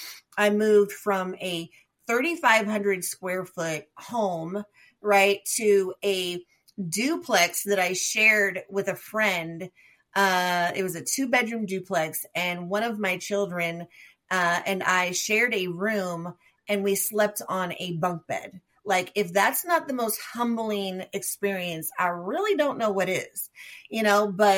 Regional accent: Sacramento, California, United States; also born or lived in Bay Area; So I was born in the Bay Area, but I was raised in Sacramento and lived there until the relationship ended

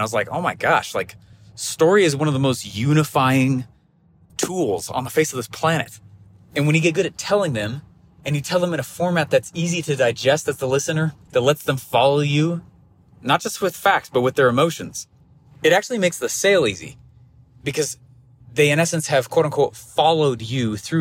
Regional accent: Utah, United States; born there; I was born in Utah on April 22nd, 1988, which is my birthday, right?

